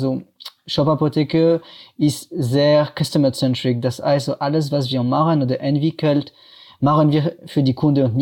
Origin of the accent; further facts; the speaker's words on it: France; German is a second language; now in Germany; ja, wie ihr hören könnt, ich komme aus Frankreich und ja, ich wohne ungefähr seit 8 Jahren in Deutschland